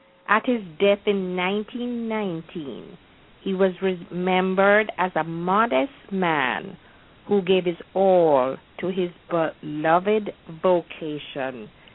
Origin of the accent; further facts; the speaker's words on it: Jamaica; how my period of growing up in Jamaica.